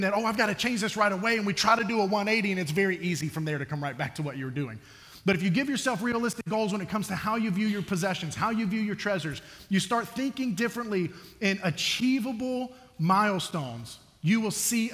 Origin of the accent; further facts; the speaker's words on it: Mobile, Alabama, United States; Growing up, I grew up in Mobile, Alabama.